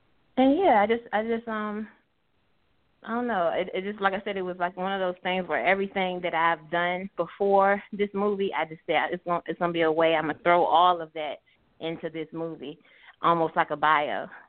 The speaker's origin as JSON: {"language": "English", "town": "Norfolk", "region": "Virginia", "country": "United States", "said": "And I'm not from Atlanta. I'm from Norfolk"}